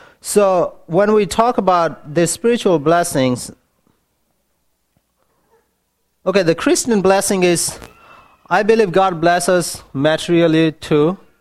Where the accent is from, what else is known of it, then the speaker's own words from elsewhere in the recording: India; English is a second language; now in United States; I'm from India